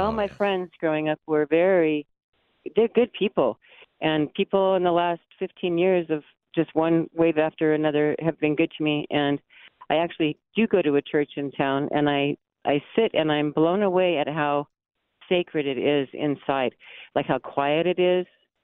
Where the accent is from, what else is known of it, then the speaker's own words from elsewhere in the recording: California, United States; and even today I'm from Southern California, and a good friend passed away, and I got pictures sent to me, and it was like the church in Arcadia, California that I had known since I was a kid.